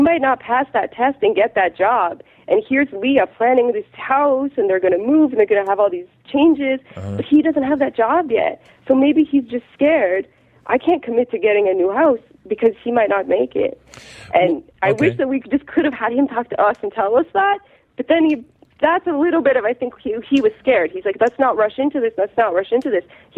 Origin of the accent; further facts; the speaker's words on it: Canada; I always need the subtitles for them because I'm from Canada